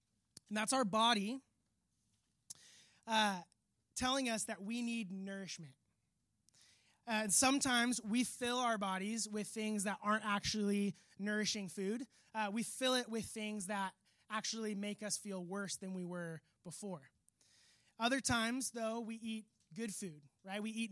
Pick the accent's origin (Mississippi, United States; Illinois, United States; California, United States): California, United States; I grew up in Orange County, went to Newport Harbor, and grew up surfing a ton, skateboarding